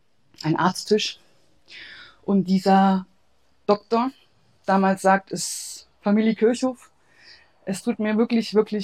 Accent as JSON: {"language": "German", "town": "Leipzig", "region": "Saxony", "country": "Germany", "tie": "born there", "lives_now": "Würzburg, Germany", "said": "ich wohne in Würzburg, bin gebürtig aus Leipzig."}